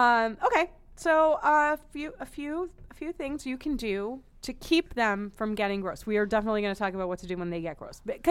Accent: Boston, Massachusetts, United States; I'm from Boston.

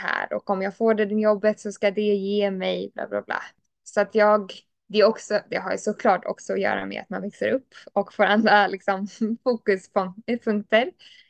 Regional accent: Sweden; Jag är fortfarande svensk

